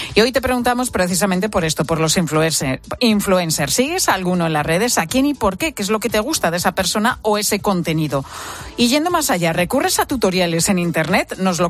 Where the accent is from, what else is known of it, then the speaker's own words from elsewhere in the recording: Madrid, Community of Madrid, Spain; que es muy característica los que somos de Madrid